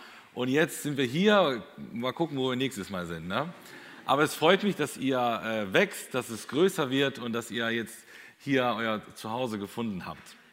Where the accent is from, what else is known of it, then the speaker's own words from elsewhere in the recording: Espelkamp, North Rhine-Westphalia, Germany; ich komme aus Espelkamp